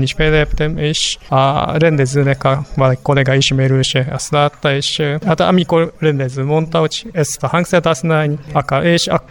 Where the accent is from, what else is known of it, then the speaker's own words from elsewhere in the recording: Japan; Hungarian is a second language; Először azt én Japán vagyok, és kint Japánban, hát véletlen volt ez egy tanfolyamra.